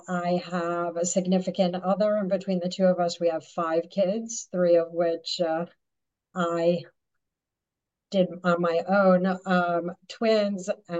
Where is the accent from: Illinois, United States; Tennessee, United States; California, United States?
Illinois, United States; Chicago; And I'm a Chicagoan at heart. My Chicago roots will never go away from me.